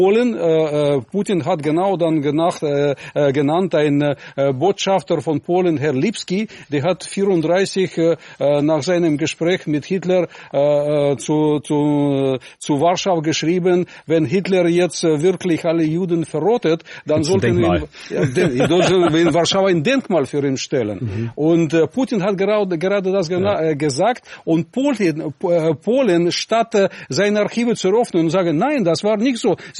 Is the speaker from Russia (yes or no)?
yes; Russia; German is a second language; Als ein Russe wollte ich wissen